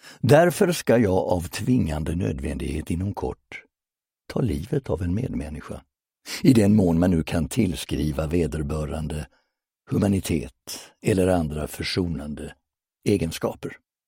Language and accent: Swedish; Laholm, Halland County, Sweden; Jag har i vanlig ordning valt att använda min hemkommun Laholm som underlag